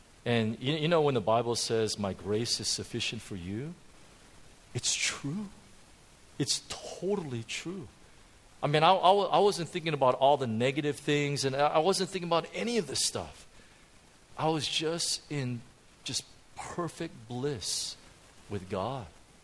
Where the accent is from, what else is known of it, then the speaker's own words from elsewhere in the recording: United States; now in Hong Kong; I mean, I know we're in Hong Kong, you never fix things, but I grew up in America, so I try to fix things first all the time.